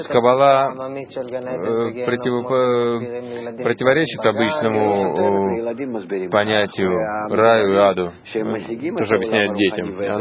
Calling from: Afula, Northern District, Israel; я из Афулы.

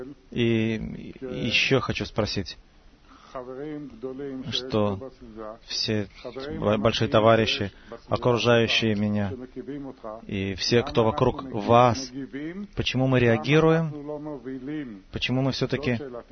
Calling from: Nahariya, Northern District, Israel; из Наарии.

